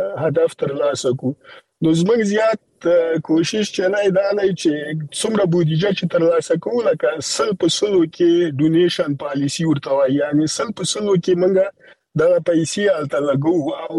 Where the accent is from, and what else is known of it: Afghanistan